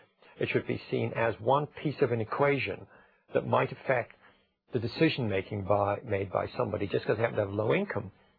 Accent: United Kingdom; moved away; When I was brought up in Britain, there was a raging debate for 20 years when I lived there

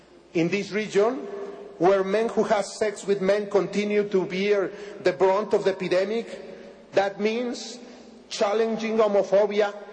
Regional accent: Mexico City, Mexico; I would particularly like to welcome you to my hometown of Mexico City.

